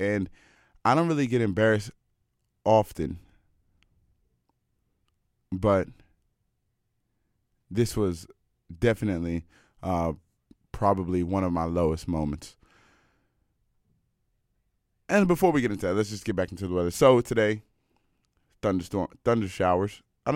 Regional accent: United States; now in Canada; as I begin my assimilation into, as I move into like the adolescence of my assimilation to being Canadian and really strip away, you know, my imperialist measurements and, you know, American identity.

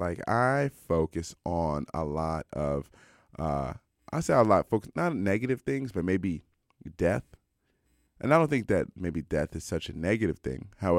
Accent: Cincinnati, Ohio, United States; and I'm randomly here from Cincinnati, Ohio

